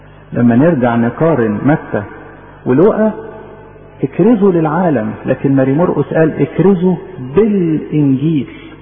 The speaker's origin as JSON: {"language": "Arabic", "country": "Egypt", "said": "إحنا كمصريين بنشعر إنه لينا انتماء خاص لإنجيل ماري مرقس"}